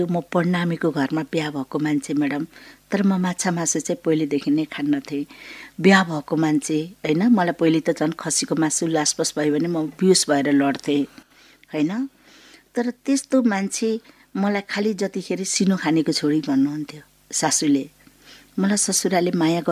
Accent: Rattamai, Koshi Province, Nepal; born there; र मेरो जन्म रत्तमाई नगरपालिकामा भएको हो, मोरङ।

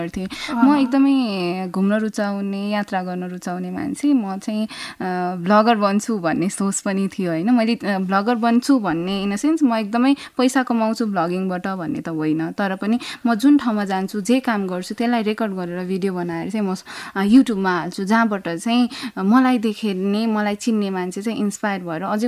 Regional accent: Kathmandu, Bagmati, Nepal; born there; म एउटा काठमाडौँमा जन्मेको छोरी

